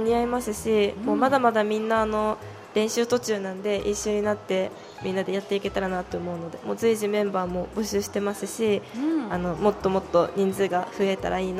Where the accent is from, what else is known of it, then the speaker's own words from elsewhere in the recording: Nagano, Japan; 私の出身の長野の村であるイベントとかに出るためにちょっとクラブ活動的な感じで、踊りを習ったことはありますね。